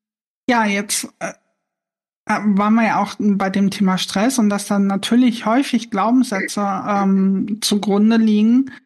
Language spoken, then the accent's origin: German; Harz, Germany; accent: Harzer Platt; Ich bin aus dem Harz, also wir haben noch so ein bisschen Harzer Platt noch mit drin gehabt und das war halt die Sprache, mit der ich aufgewachsen bin. Kein reines Hochdeutsch.